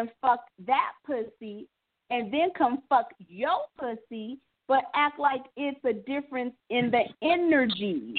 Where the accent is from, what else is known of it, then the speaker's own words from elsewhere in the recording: San Francisco, California, United States; there's a dynamic because we were born and raised in San Francisco, and we know the what's up about a lot of stuff